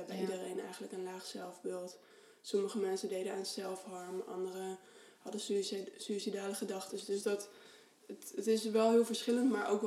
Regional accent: Bible Belt, Netherlands; Ja, ik kom uit de Bijbelbelt, weet je wel. Dus ik dacht, ik ga naar Amsterdam.

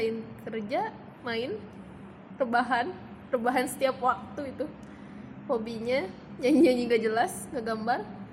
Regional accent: Bandung, West Java, Indonesia; born there; aku lahir di Bandung 7 Desember 97.

